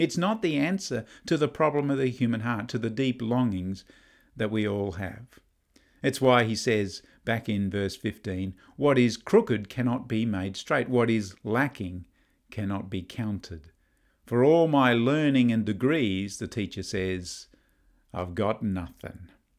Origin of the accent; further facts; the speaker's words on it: Gold Coast, Queensland, Australia; I remember as a kid growing up on the Gold Coast, learning about Cyclone Tracy